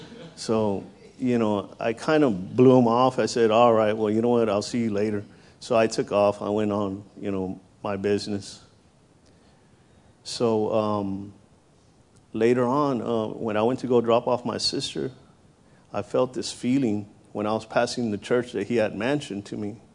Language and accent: English; McAllen, Texas, United States; My story, oh my gosh, it's pretty harsh, you know, the way I lived. I come from McAllen, Texas, and McAllen, Texas is known for all kinds of drugs and all kinds of, you know, bad things.